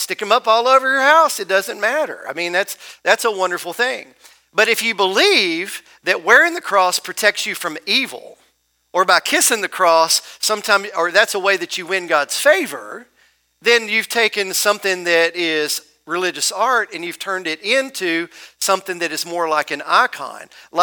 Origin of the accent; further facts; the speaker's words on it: Tennessee, United States; I know when the church that I grew up in Tennessee, when at the back of the wall of the baptistry, we had religious art there.